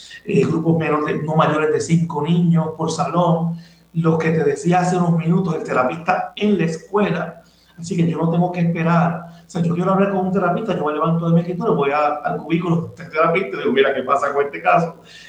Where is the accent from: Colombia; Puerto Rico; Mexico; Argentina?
Puerto Rico; Patillas; yo que soy de Patilla, sabemos que cuando vamos a nuestros pueblos